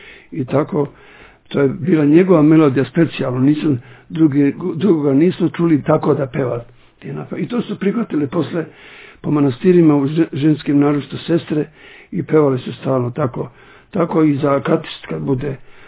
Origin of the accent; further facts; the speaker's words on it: Lelić, Šumadija and Western Serbia, Serbia; sa nekim njegovim gostima koji su bili posjetili majku njegovu kod nas u Leliću, i onda sam sa njima pošao prvi put, tada vidim i moje Valjevo, nikad nisam bio do tada, deca nisu išla sa sela koje kuda kao danas, to imao sam 11 godina